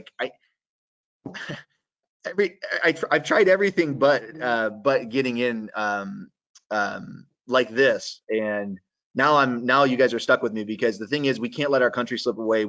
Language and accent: English; Watertown, New York, United States; My mom was the first woman councilwoman in the town I grew up in Watertown.